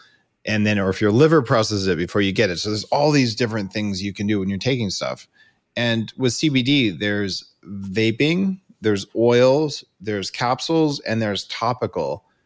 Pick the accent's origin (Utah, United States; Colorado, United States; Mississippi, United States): Colorado, United States; Boulder; I'm from Boulder.